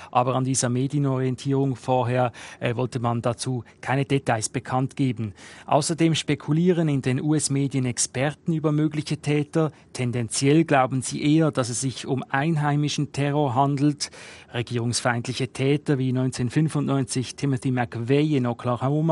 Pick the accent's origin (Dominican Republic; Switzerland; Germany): Switzerland; now in United States; mir als Schweizer hier